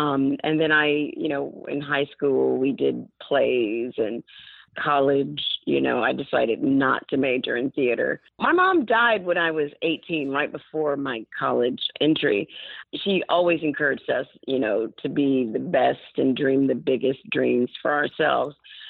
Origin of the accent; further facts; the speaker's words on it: Montgomery, Alabama, United States; I am from Montgomery. I am.